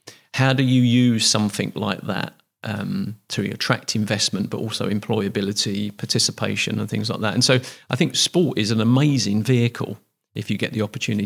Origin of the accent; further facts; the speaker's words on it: Stepney, London, United Kingdom; So I'm from Stepney in East End of London.